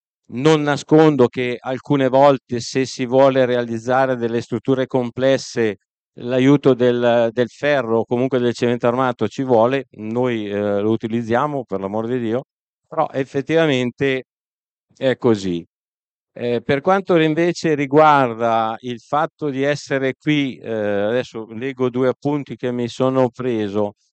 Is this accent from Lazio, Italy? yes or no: no; Lombardy, Italy; io sono un brianzolo